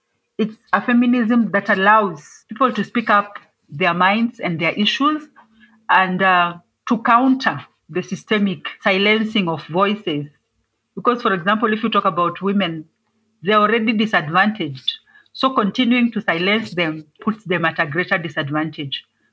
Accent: Kenya; I come from Kenya, in East Africa. I'm a Kenyan

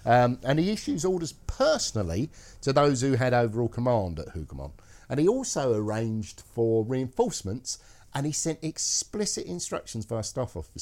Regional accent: Scotland, United Kingdom; Being Scottish, I can't do the Scottish accent.

